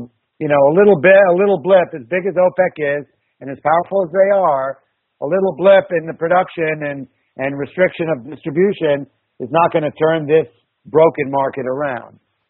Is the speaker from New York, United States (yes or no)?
yes; New York City, New York, United States; Well, I grew up in New York City. My parents are actually Eastern European. They are Holocaust survivors. They came to New York in 1950. So I grew up here on the Upper West Side in New York.